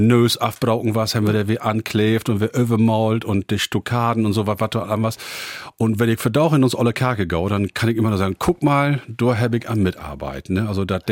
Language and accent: German; Bokelo, Lower Saxony, Germany; also ich bin in Emsland groß geworden, in Lütje Dörp, das heißt Bokelo, das liegt bei Meppen